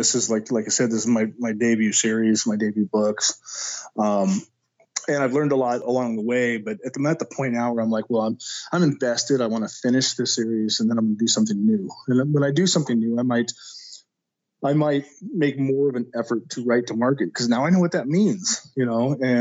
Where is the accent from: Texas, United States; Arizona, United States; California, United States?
Texas, United States; So we're both Texan and I talk to her regularly